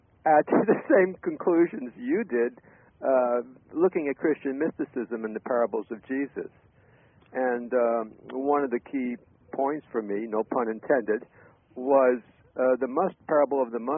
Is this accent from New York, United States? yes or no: no; California, United States; I'm from California.